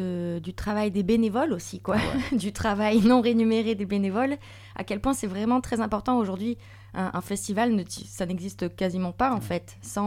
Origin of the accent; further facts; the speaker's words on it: Aix-en-Provence, Provence-Alpes-Côte d'Azur, France; chez nous à Aix-en-Provence, il y avait, chez nous dans le coin, il n'y avait pas exactement ce format de festival de musique actuelle à Aix-en-Provence